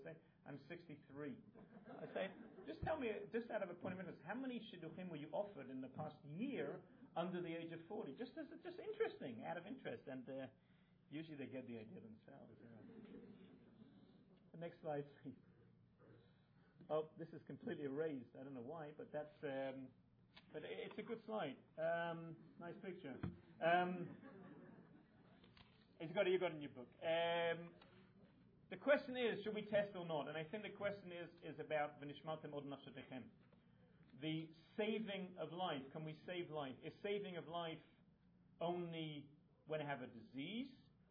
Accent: Israel; English is a second language; So a little Hebrew just to remind us that I come from Israel.

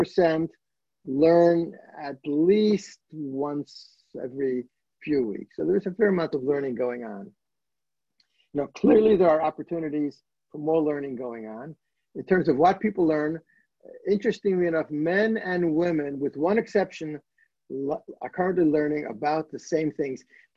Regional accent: Flatbush, New York, United States; When I grew up in Flatbush

